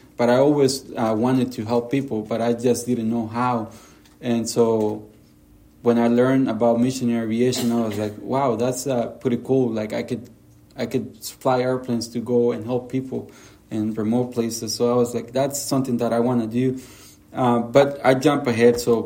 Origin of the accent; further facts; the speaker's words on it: Honduras; So grew up in the children's home in Honduras.